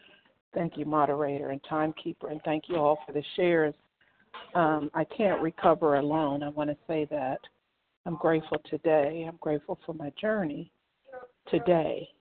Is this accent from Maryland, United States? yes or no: yes; Maryland, United States; I'm from Maryland.